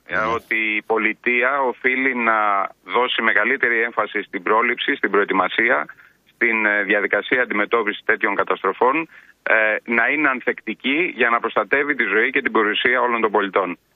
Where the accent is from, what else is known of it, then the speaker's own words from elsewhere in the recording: Western Greece, Greece; για την Ηλία δεν είναι τόσο καλημέρα σήμερα τον τόπο μου.